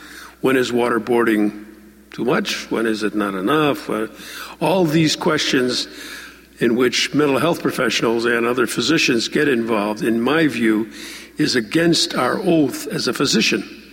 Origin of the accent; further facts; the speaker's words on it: Ireland; I come from a tradition, I'm Irish